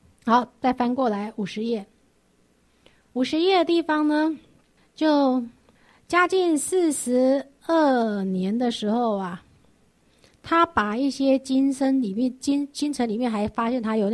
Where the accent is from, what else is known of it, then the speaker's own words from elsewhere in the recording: Sichuan, China; 尤其像成都靠近我们四川那边的嘛，它跟西藏很接近